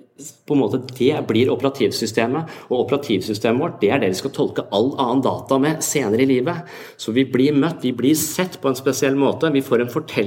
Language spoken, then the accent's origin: Norwegian; Tønsberg, Vestfold, Norway; I Tønsberg der jeg vokste opp, og jeg prøvde å snakke med jenter